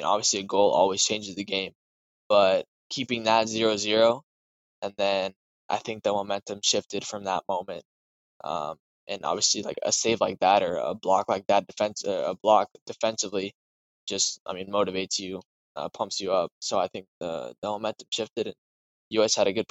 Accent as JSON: {"language": "English", "country": "United States", "said": "we're Mexican American, so we have both nationalities, and we're always going to be"}